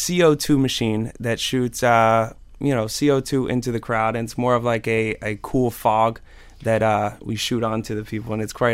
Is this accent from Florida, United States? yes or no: yes; Miami, Florida, United States; also born or lived in Los Angeles / Las Vegas; I was born and raised in Miami, and I lived in Los Angeles for 8 years, and then I worked in Las Vegas for 3 years, and then it brought me back to Miami now.